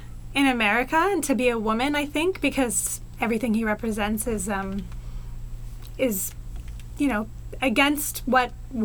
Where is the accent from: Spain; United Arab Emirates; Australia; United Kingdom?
United Arab Emirates; Dubai; also born or lived in Saudi Arabia / New York; now in Los Angeles, United States; I was born in Saudi Arabia and raised in Dubai.